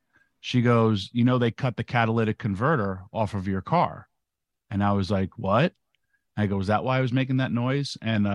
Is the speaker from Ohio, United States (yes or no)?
no; New York, United States; If it's bags or whatever, I'm from New York. I'm not a trustworthy person.